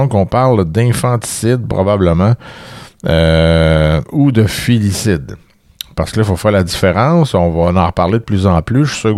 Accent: Trois-Rivières, Quebec, Canada; c'est un cas qui semble avoir fait brasser pas mal de choses dans la région de Trois-Rivières. Donc, ma région natale.

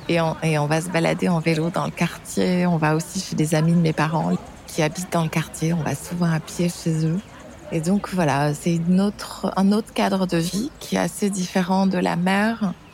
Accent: Moka, Mauritius; born there; Je vais avoir 50 ans dans quelques jours. Je suis mauricienne et j'ai deux grandes filles, Emma, qui a 23 ans, et Luna, qui a 18 ans. Je suis née à Moka le 14

